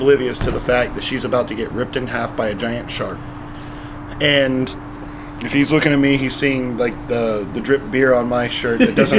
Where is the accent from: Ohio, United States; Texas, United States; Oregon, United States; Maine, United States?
Texas, United States; Houston; So we're two dudes from Houston.